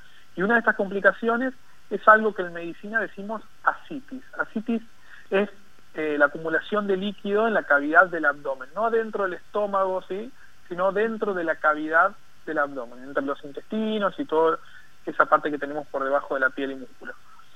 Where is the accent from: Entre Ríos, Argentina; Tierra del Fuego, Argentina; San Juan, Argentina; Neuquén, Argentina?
San Juan, Argentina; now in Buenos Aires, Argentina; ya llevo muchos años viviendo aquí en Buenos Aires, pero bueno, mis orígenes están ahí, si bien soy sanjuanino